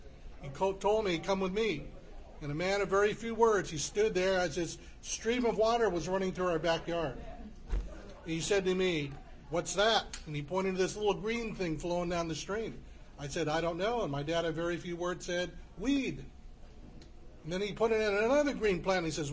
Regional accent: California, United States; born there; I was born in California, affectionately known as the land of the fruits and the nuts.

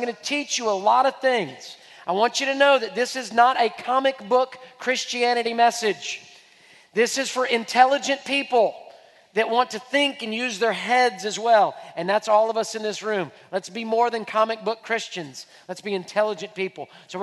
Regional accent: Houston, Texas, United States; So I was born and raised in Houston, but all my family's from Louisiana.

